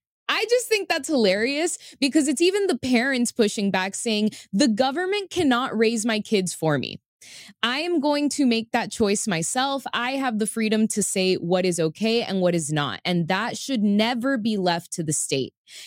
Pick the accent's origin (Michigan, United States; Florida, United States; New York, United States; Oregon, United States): Florida, United States; Miami; I grew up in Miami and we grew up around clubs and nightlife.